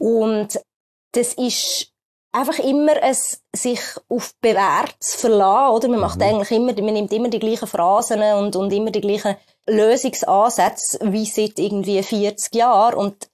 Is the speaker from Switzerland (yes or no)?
yes; Switzerland; Und ich finde persönlich, das merkt man bei uns in der Schweiz so